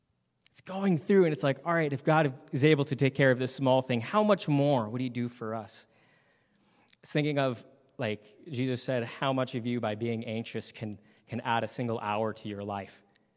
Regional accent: North Carolina, United States; I grew up a lot in North Carolina where we have four seasons.

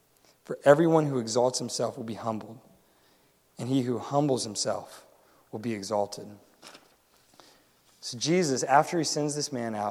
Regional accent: North Carolina, United States; And I'm from North Carolina. I do not. That did not teach me.

